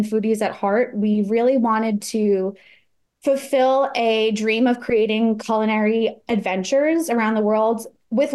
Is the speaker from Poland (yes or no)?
no; New York, United States; Yeah, Sasha is from Iowa. I'm from New York.